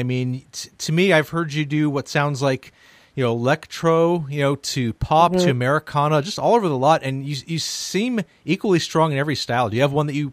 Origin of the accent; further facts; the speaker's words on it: Los Angeles, California, United States; No, and that's my hometown, so it washes away all the crud and smog in the air.